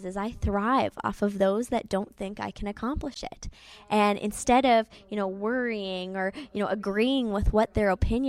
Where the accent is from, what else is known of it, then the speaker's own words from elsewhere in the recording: North Dakota, United States; I didn't know if it was because I came from North Dakota.